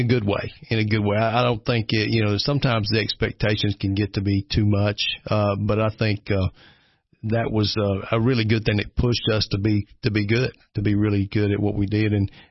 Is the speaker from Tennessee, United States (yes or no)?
yes; Tennessee, United States; Growing up in Overton County, it was kind of quiet.